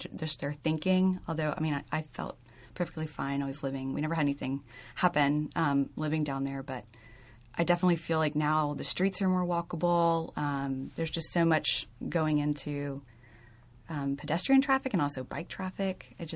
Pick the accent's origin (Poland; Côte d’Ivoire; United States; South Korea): United States; Atlanta, Georgia; also born or lived in Michigan / Chicago; I grew up in Midtown and Ansley Park area. It was great, although there weren't very many kids around downtown at that time.